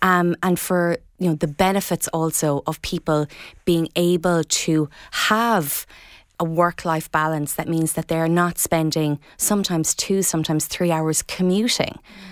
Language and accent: English; Tralee, Munster, Ireland; also born or lived in Dublin; I'm originally from Tralee. I recently relocated back here after 20 years in Dublin